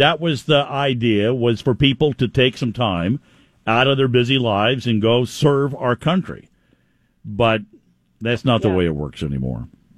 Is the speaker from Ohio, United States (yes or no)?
no; California, United States; Being a Californian, it's a tougher job